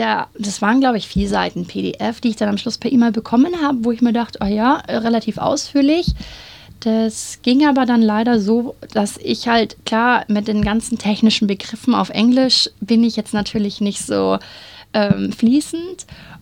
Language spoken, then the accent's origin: German; Munich, Bavaria, Germany; now in Australia; Ich bin 27 Jahre alt und komme aus München.